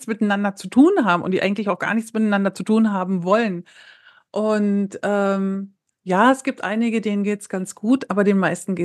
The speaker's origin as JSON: {"language": "German", "region": "East Germany", "country": "Germany", "tie": "born or raised there", "said": "also erstmal bin ich in der DDR aufgewachsen"}